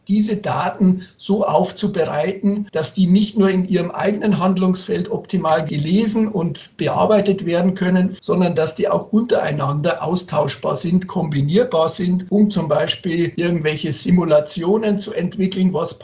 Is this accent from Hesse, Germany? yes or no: no; Bavaria, Germany; born there; now in Munich, Germany; Also gebürtig komme ich aus dem Bayerischen Wald, wohne aber schon seit vielen, vielen Jahren in München.